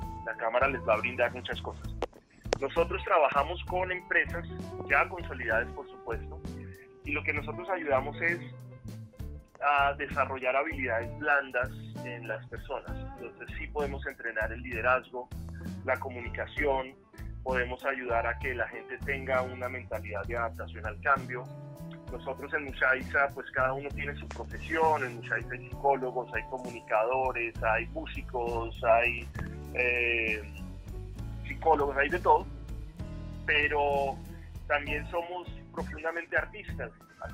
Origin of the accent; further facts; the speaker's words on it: Bogotá, Colombia; Yo soy un empresario bogotano.